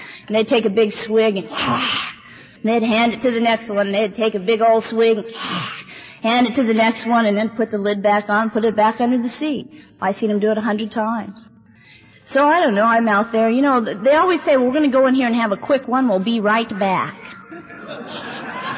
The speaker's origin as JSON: {"language": "English", "town": "San Jose", "region": "California", "country": "United States", "tie": "born there", "said": "And I was born in San Jose, January 31st, 1955."}